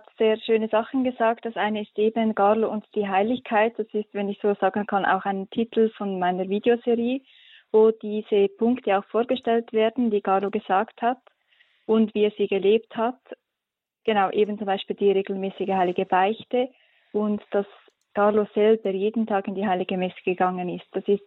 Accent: Switzerland; ich komme aus der Schweiz, wie ihr wohl an meinem Akzent erkennen könnt.

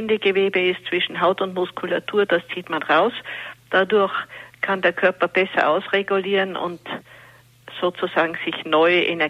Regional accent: Munich, Bavaria, Germany; also born or lived in Vienna / Upper Austria; now in Austria; Ich bin an sich in München aufgewachsen, habe in Wien Medizin studiert

